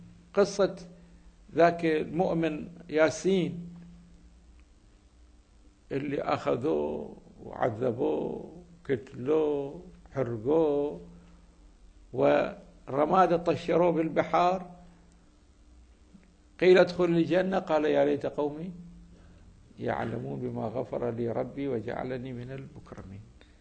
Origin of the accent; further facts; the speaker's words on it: Iraq; أقدر أفسرها بكلمة عامية عندنا في العراق، نقول كذب مصفط